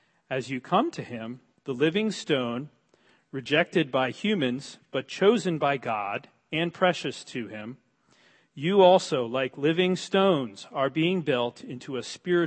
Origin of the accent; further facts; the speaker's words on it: New York City, New York, United States; also born or lived in New Jersey; growing up in the New York City area and New Jersey